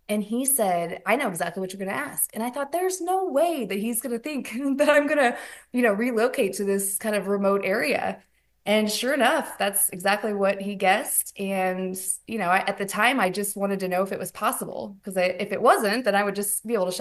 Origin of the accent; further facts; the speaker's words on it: Blue Springs, Missouri, United States; Well, so I grew up in the Kansas City area, Blue Springs specifically, and went through high school, that entire area, and then went to college in Kansas City, started out at UMKC and ended up getting my degree from Park Univers